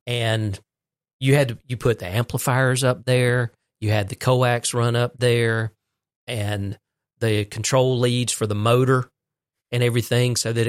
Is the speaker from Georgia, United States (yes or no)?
yes; Fitzgerald, Georgia, United States; having been born and raised in Podunk, Fitzgerald, Georgia, Ben Hill County.